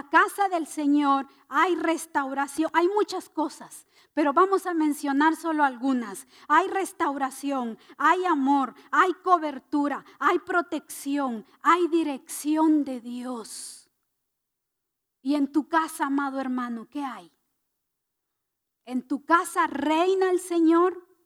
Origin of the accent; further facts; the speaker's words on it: Guatemala; yo que vengo de Guatemala y mi esposo que viene de Guatemala